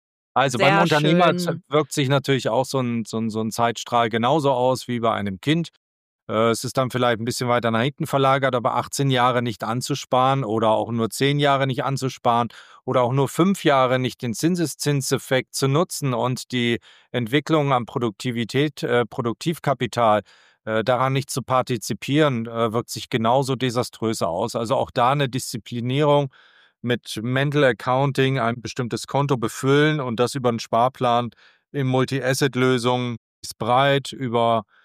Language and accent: German; Hamburg, Germany; als Hamburger Kaufmann würde ich sagen, setze nie dein Kapital komplett auf ein Schiff